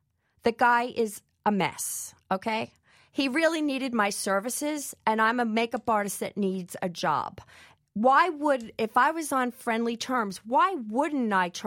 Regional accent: New York, United States; I moved back home after my divorce. I'm from New York. You know, I live in the backyard of Trump land.

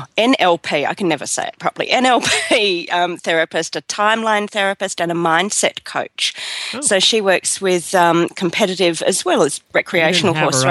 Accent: Lara, Victoria, Australia; from Lara, Australia.

